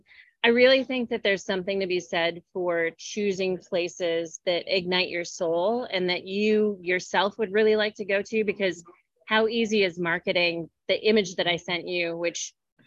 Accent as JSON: {"language": "English", "region": "Wisconsin", "country": "United States", "tie": "born or raised there", "also_born_or_lived": "New Mexico / Alaska", "said": "So I grew up in Wisconsin"}